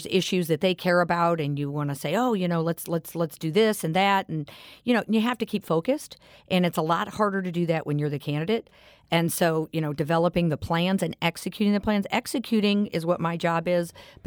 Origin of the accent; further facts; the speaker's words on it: Missouri, United States; I was born and raised in St. Louis County my whole life. And my whole family's here. My parents were raised here.